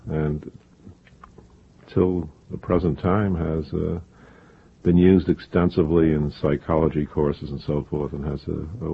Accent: Brooklyn, New York, United States; also born or lived in Rockaway Beach; I grew up in Brooklyn, mostly. And, lived at a great many places, I must say. Moved about a great deal. Went to 8 elementary schools.

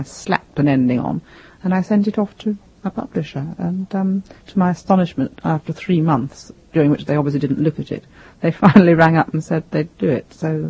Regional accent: Sheffield, Yorkshire and the Humber, United Kingdom; I grew up in South Yorkshire, which is the sort of north of England that I describe in A Natural Curiosity. And it was, in those days, a very prosperous steel city, Sheffield, where I was born.

